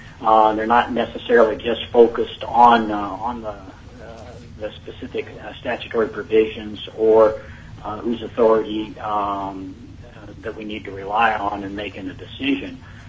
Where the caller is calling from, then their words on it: Nome, Alaska, United States; I am calling you from Nome, Alaska. I've been a resident of Nome for the last 40 years where I've practiced law.